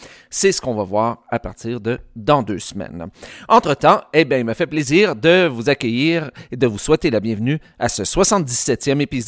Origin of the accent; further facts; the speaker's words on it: Mont-Saint-Hilaire, Quebec, Canada; c'est une légende d'ici, de mon coin de pays, autour, ben, en fait, d'une légende du Mont Saint-Hilaire, en Montérégie, c'est au sud de Montréal, au Québec.